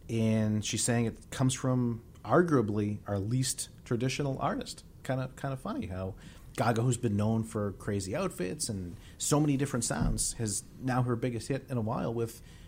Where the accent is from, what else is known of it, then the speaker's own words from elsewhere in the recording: Boston, Massachusetts, United States; As a Bostonian, I'm very happy to do that.